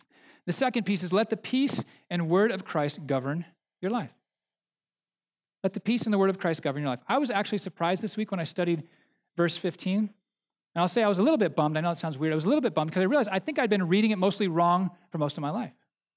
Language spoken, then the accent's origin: English; United States; I'm realizing my bias, and it's probably yours too, being an American, if you're from here, is we think individualistically.